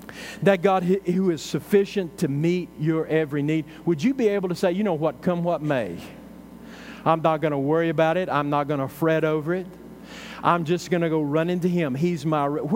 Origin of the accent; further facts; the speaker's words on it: Texas, United States; You know, Donna and I, we didn't grow up down here on the coast. You know, we grew up there in North Texas and everything.